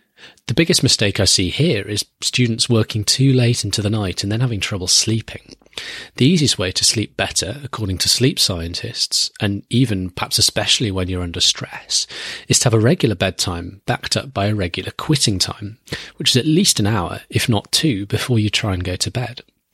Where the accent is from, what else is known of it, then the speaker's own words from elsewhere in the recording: United Kingdom; my home country, Great Britain